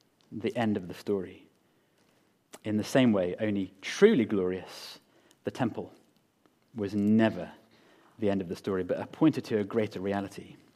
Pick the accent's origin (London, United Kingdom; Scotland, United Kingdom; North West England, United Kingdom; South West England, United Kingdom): North West England, United Kingdom; Manchester; I might not sound like I'm from Manchester, but I sort of am.